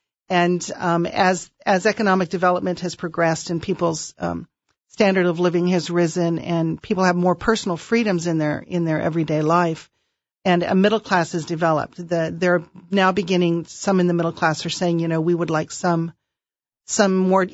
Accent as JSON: {"language": "English", "country": "Pakistan", "tie": "born or raised there", "said": "I grew up in Pakistan"}